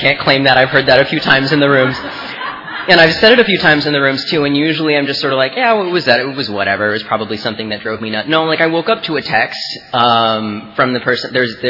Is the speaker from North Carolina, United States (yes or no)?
yes; Matthews, North Carolina, United States; I am from Matthews, North Carolina, which a lot of you probably don't know where that is. It's just a suburb of Charlotte, so I'm from Charlotte.